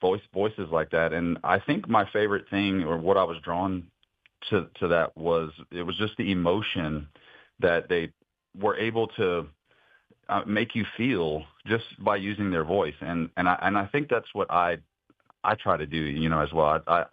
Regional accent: Louisiana, United States; also born or lived in Tennessee; Yeah, I lived in Tennessee for 10 years. And during COVID, my wife and I decided, we're both from Louisiana, so we decided it was time to move back. And so we're back home.

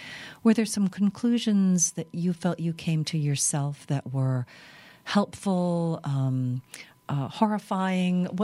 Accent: Louisiana, United States; Because we're from Louisiana, we talk about Napoleon in a variety of ways.

